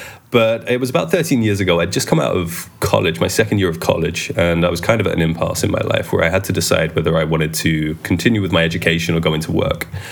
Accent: Gillingham, South East England, United Kingdom; Yes, I am indeed. Yeah, I was born in Gillingham.

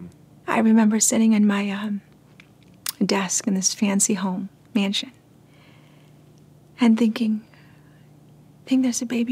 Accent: Central Visayas, Philippines; now in United States; because I've been here 35 years, roughly. Mm. And I'm like, I'm Cebuano, very much so, but I'm also very American.

